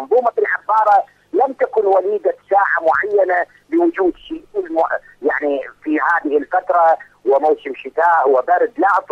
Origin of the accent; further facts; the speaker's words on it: Mosul, Nineveh, Iraq; كيف أنا كعراقي من أهالي الموصل